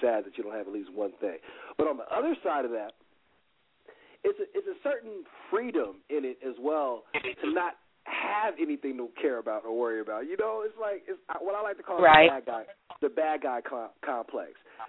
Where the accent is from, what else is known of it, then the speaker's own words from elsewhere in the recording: Los Angeles, California, United States; Like I said, I'm born and raised in LA. And I'm still here